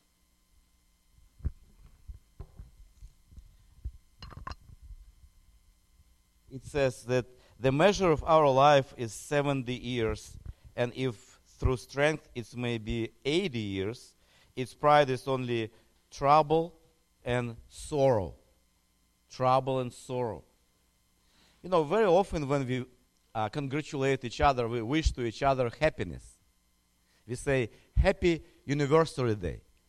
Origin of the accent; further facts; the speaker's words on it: Kyiv, Ukraine; now in United States; I came from Ukraine, from Kyiv. And I received my theological education here in the States.